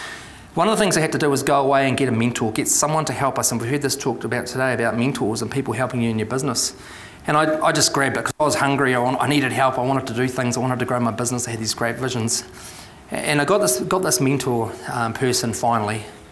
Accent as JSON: {"language": "English", "town": "Te Awamutu", "region": "Waikato", "country": "New Zealand", "tie": "born or raised there", "said": "as soon as I was old enough to leave my hometown of Tamaru, I said, bugger this, I'm out of here."}